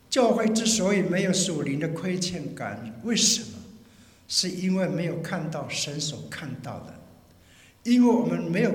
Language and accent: Chinese; China; 我们是中国人，我们对自己的同胞是不是有这样的一个欠债感呢？